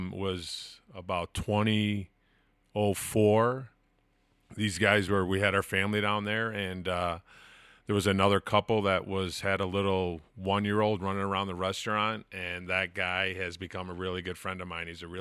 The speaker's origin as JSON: {"language": "English", "town": "Chicago", "region": "Illinois", "country": "United States", "said": "So we're originally from Chicago, and I grew up, my dad was a plumbing contractor"}